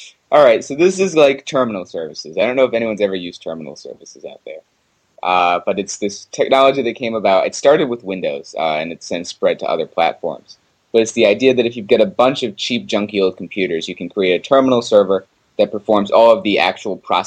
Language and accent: English; Pawtucket, Rhode Island, United States; I grew up in Pawtucket in Rhode Island, and it's it doesn't exactly have the world's largest budget.